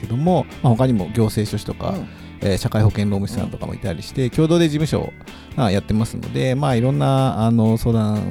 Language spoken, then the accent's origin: Japanese; Ichikawa, Chiba, Japan; もう八幡で育って、うん、で八幡小で市川三中で、まあ、市川東高校で、でも高校までずっと